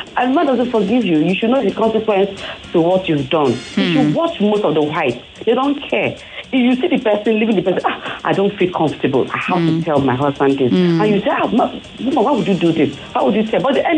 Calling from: Abule Egba, Lagos, Nigeria; I'm calling you from Abulegba.

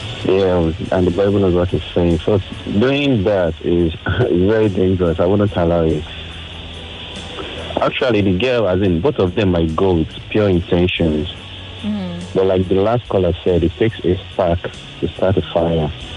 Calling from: Baghdad, Baghdad Governorate, Iraq; Yeah, from Baghdad. I'm in Baghdad right now.

